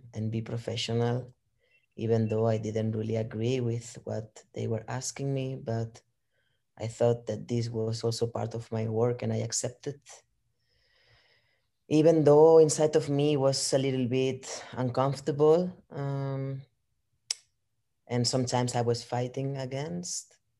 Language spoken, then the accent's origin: English; Barcelona, Catalonia, Spain; now in Bergen, Norway; I am from Barcelona. I am 40 years old, and I am a dancer and a choreographer, now living in Bergen, Norway.